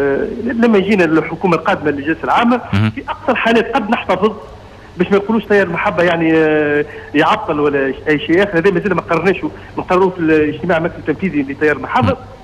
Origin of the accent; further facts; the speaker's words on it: Sousse, Sousse Governorate, Tunisia; حتى عندنا في سوسه قاعده تسكر الان